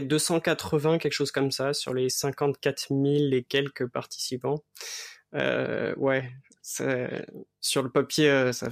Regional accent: Grand Est, France; now in Rennes, France; effectivement, c'est plutôt consonance germanique. Donc moi, je viens de Lorraine, ma famille vient de Lorraine. J'ai fait mes études à Strasbourg, j'ai travaillé à Paris et maintenant j'habite en Bretagne, à côté de Rennes.

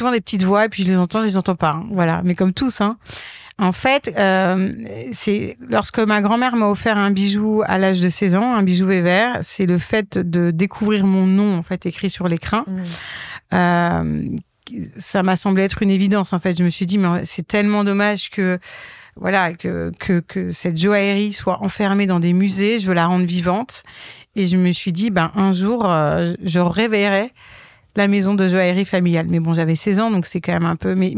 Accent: Neuilly-sur-Seine, Île-de-France, France; also born or lived in Belgium; je suis née en 1979 à Neuilly. J'ai habité ensuite 8 ans en Belgique parce que mon père travaillait dans les institutions européennes. Voilà. Ensuite j'ai passé ma scolarité à Neuilly sur Seine.

